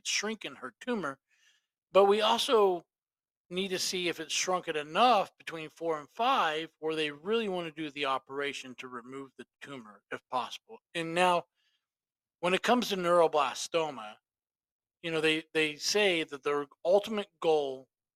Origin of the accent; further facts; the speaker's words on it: Illinois, United States; growing up in Southern Illinois, just an hour from St. Louis, big Cardinal fan.